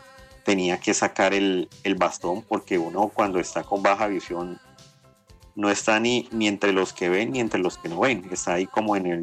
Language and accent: Spanish; Cali, Valle del Cauca, Colombia; also born or lived in Bogotá; porque yo soy caleño, viví como 15 años en Bogotá y después volví a Cali.